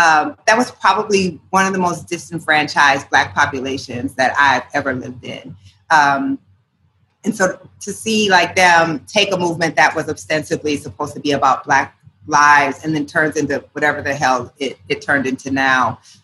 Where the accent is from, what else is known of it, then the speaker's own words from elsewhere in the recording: Iowa, United States; now in Portland, United States; I told myself after growing up in Iowa that I would never live in a city that white again. And then, you know, somehow ended up in Portland.